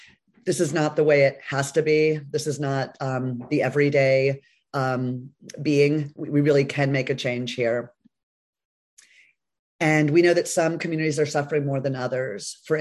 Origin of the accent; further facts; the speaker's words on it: Jacksonville, Florida, United States; I was born and raised up in Jacksonville, Florida, so not too far away.